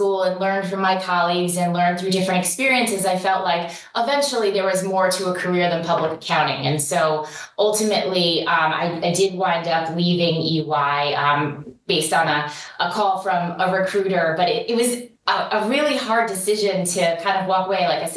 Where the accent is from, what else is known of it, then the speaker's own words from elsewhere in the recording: New Jersey, United States; So I grew up in North Jersey, did not go far, as I'm still living in New Jersey and working in New York.